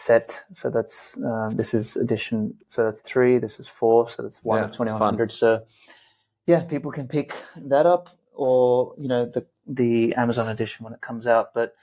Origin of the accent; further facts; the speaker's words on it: Australia; I grew up in Australia, like normal summer day was 45.